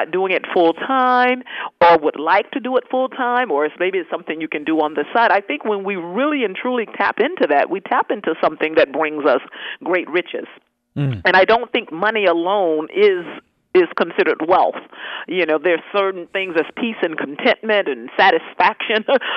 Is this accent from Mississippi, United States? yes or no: yes; Mississippi, United States; when I grew up in Mississippi, I would hear my grandmother say, and I'm a Southern girl, y'all